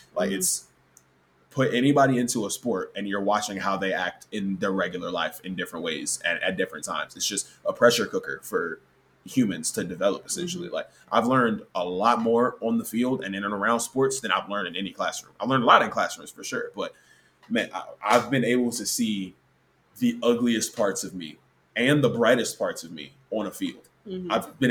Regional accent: United States; I'm American. I'm obviously grown up here

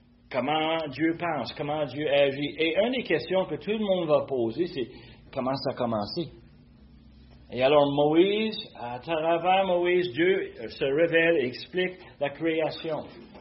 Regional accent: Quebec, Canada; nous sommes des Québécois, l'an 2024.

